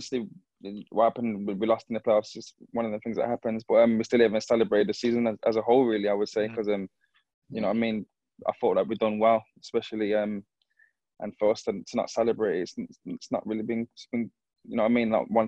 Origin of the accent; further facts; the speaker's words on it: Birmingham, West Midlands, United Kingdom; Obviously, I had to show him who I was and from Birmingham and all that.